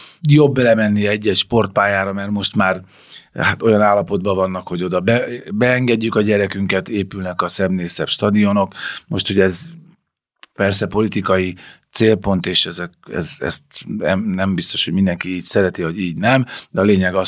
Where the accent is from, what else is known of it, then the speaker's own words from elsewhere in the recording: Hungary; De mi magyarok vagyunk, mi örüljünk annak